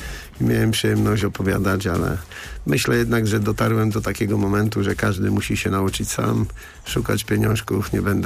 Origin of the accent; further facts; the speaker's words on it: Żary, Lubusz Voivodeship, Poland; born there; że się urodziłem w Żarach